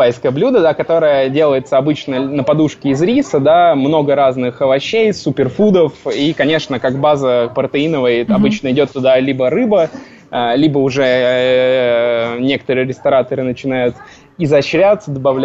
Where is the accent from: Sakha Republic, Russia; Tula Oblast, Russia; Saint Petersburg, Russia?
Saint Petersburg, Russia; потому что я сам из Санкт-Петербурга